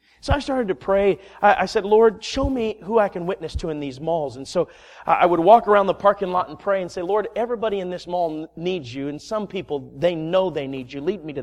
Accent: Minnesota, United States; moved away; And I grew up in Minnesota, but I've been away long enough to know how to dress.

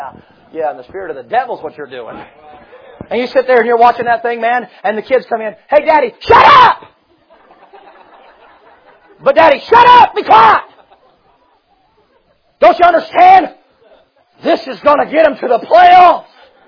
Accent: Tennessee, United States; Hey, I'm from Tennessee, buddy.

